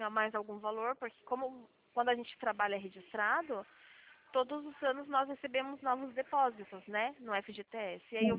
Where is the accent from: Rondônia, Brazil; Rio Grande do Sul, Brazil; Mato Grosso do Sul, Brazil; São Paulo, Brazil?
São Paulo, Brazil; Sorocaba; eu sou aqui de Sorocaba.